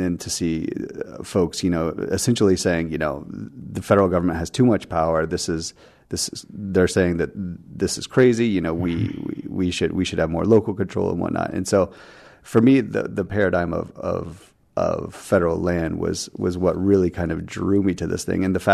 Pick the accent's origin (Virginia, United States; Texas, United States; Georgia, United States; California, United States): Georgia, United States; You know, I was living in Southwest Colorado at the time, and I grew up in Georgia.